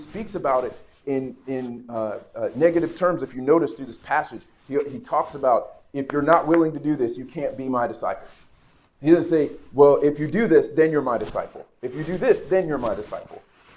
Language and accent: English; United States; As an American, that can also be a common struggle.